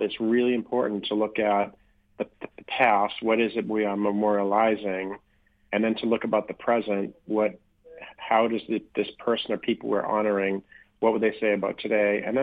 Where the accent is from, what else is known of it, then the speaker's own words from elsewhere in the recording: Boston, Massachusetts, United States; Well, growing up in Boston, MLK was always important to me.